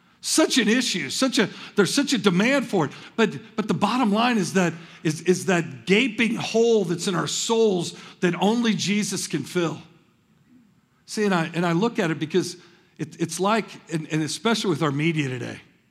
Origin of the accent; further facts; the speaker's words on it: St. Louis, Missouri, United States; And I grew up just outside of St. Louis, so tornadoes weren't like they are in this part of the country.